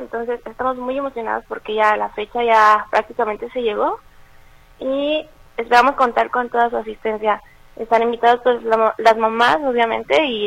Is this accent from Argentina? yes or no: no; Guanajuato, Mexico; now in Guadalajara, Mexico; ahora estamos acá en Guadalajara, yo soy de Guanajuato.